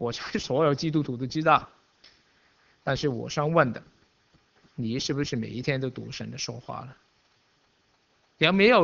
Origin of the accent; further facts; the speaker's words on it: China; 就好像我们中国人拿一个故事说狐假虎威一样